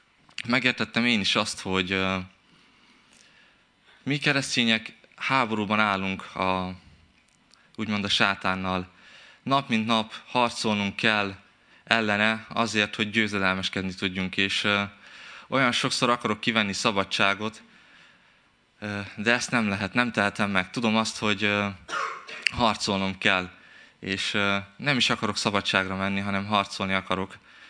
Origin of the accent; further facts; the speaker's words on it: Sălard, Bihor, Romania; also born or lived in Oradea; egyetemen vagyok itt, és tanulmányomat végzem, de pontosabban szalárdi származású vagyok.